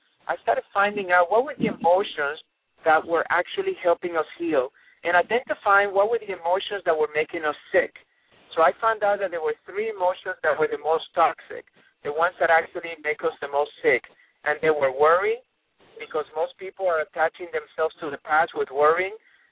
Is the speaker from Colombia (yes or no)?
yes; Colombia; Now, I grew up in South America, in Colombia